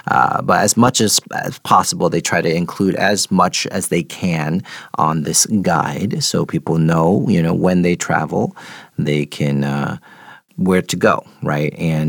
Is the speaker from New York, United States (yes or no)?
yes; New York, United States; So, for example, I'm from New York, and if you think about traveling to New York, someone you might pay for.